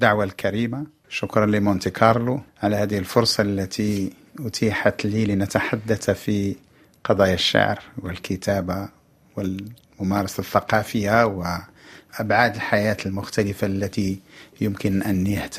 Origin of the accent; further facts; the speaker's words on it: Ben Ahmed, Casablanca-Settat, Morocco; طفولتي يمكن أن أقول ببساطة إنها كطفولات الآخرين في منطقتي، في مسقط رأسي، في منطقة مطبوعة بالطابع القروي، في مسقط رأسي بن حمد، بلدة صغيرة من 20 إلى 25 ألف، 30 ألف الآن، مسكونة بالروح الزراعية والفلاحية والقروية.